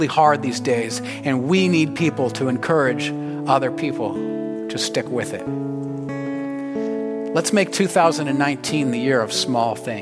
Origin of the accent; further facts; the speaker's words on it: Nebraska, United States; Now, I'm from Nebraska, so these are corn seeds, because I'm a Cornhusker fan.